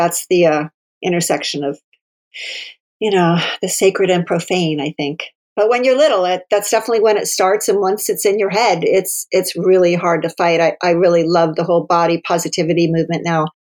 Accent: Ohio, United States; I grew up in the Midwest in Ohio.

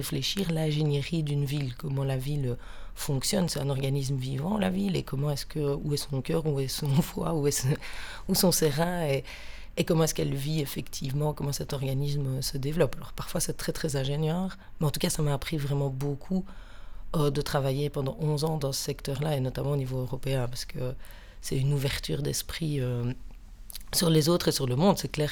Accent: Saint-Nicolas, Wallonia, Belgium; Je vais commencer à la naissance. Parce que pour moi, c'est important. Je viens de Saint-Nicolas.

